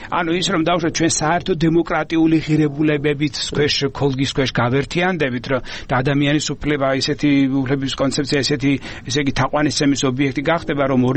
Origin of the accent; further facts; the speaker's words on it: Samegrelo-Zemo Svaneti, Georgia; მეც ასე ვთქვათ, მეზობელი კუთხიდან ვარ, სამეგრელოდან ვარ წარმოშობით